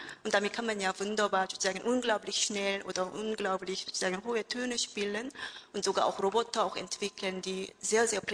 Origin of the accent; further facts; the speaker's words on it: South Korea; German is a second language; now in Germany; Ich komme eigentlich aus Korea und dort habe ich auch schon Musiktheorie und ein bisschen unterschiedliche Instrumente auch studiert.